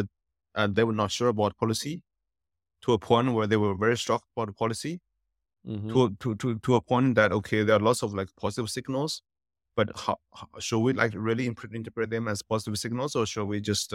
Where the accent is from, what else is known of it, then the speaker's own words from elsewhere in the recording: China; In my hometown, close to Shanghai, there's this huge construction industry